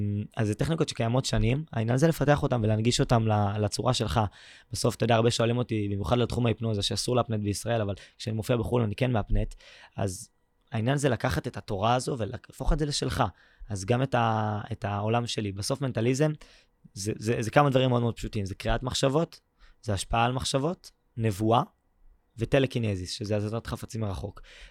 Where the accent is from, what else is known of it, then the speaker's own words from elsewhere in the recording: Nahariya, Northern District, Israel; אני בן 18, אני מנהריה בצפון.